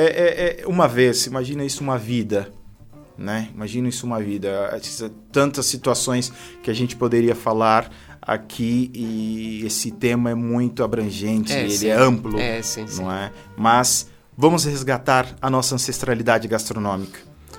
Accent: Brazil; now in Portugal; Eu não sou português, mas como brasileiro, como um país colônia, Tenho raízes portuguesas e é fenomenal. Estar no país me traz o resgate da minha ancestralidade.

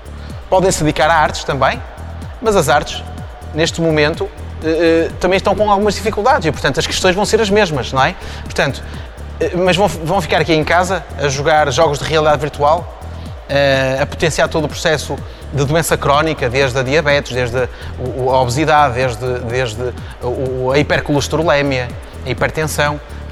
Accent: Viana do Castelo, Portugal; sou de Viana do Castelo.

